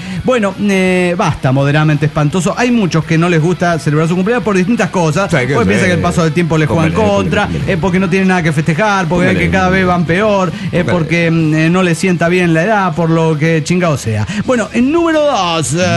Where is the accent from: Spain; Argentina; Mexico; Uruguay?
Mexico; Capulhuac, State of Mexico; de Calpulhuac, México